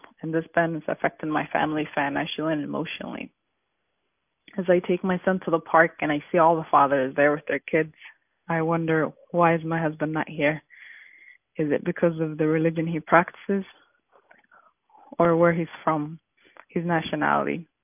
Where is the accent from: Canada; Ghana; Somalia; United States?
Somalia; I'm originally from Somalia, and my husband's from Somalia.